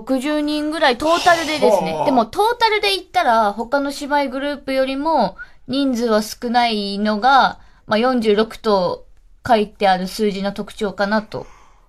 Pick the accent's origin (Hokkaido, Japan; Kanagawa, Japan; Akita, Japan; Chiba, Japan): Akita, Japan; 超田舎で生まれ育ちました